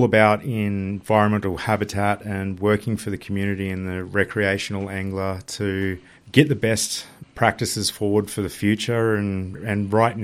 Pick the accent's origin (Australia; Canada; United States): Australia; Invergowrie, New South Wales; So I grew up in Invergarry, but born and bred local